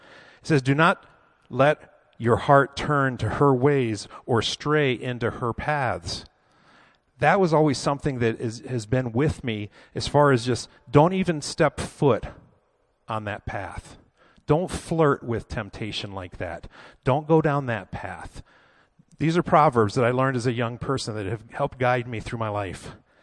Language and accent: English; Florida, United States; I grew up in Florida. We would go out to a place in Sarasota called Siesta Key Beach.